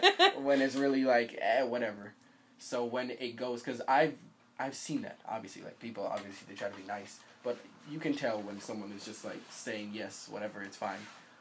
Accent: Norwalk, Connecticut, United States; also born or lived in Stamford / Trumbull / Stratford; I'll claim Fairfield County. I've lived all over Fairfield County. I was born in Norwalk. Then I moved to Stanford, moved back to Norwalk, moved back to Stanford, then moved to Trumbull.

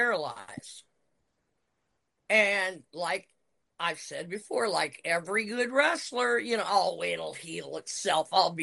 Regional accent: Pacific Northwest, United States; I came from the Pacific Northwest in an era with the likes of Buddy Rose, Roddy Piper, you know, Ed Wiskowski

